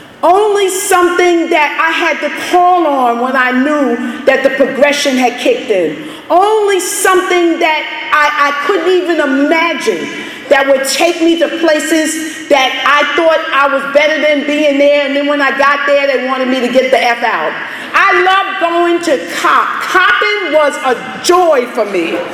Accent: Brooklyn, New York, United States; I came from the Farragut Projects in Brooklyn, New York. Little did I know, while I was growing up, I grew up in an era

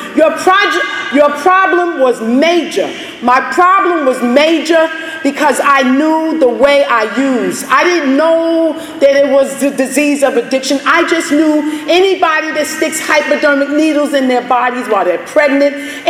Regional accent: Brooklyn, New York, United States; I came from the Farragut Projects in Brooklyn, New York. Little did I know, while I was growing up, I grew up in an era

